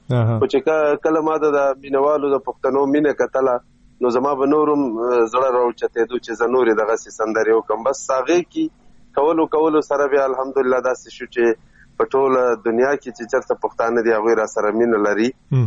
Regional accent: Chaman, Balochistan, Pakistan; now in Mardan, Pakistan; اصلا خو زه یم د چمن یم, د کوټې چمن یم. شل کاله مې دغلته اوسو

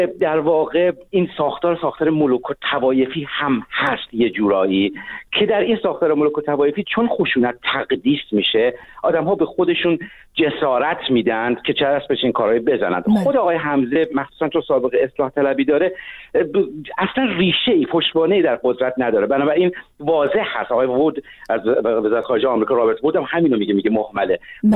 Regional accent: Iran; عرض کردم به عنوان یک ایرانی از منظر یک غربی

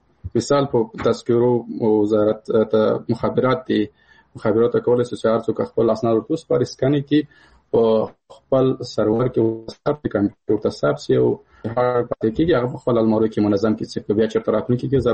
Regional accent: Paktia, Afghanistan; مثال زه د کابل د پکتیا یم

